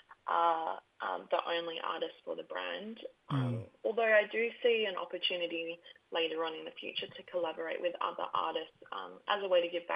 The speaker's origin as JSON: {"language": "English", "town": "Onslow", "region": "Western Australia", "country": "Australia", "tie": "born or raised there", "said": "Dalangji, the Diwali people. Yeah, so that's where I'm from. But I grew up in a little town called Onslow as a kid."}